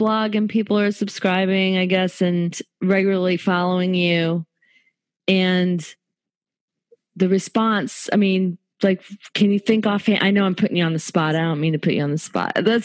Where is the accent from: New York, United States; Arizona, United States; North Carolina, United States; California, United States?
North Carolina, United States; Okay, I'm from North Carolina.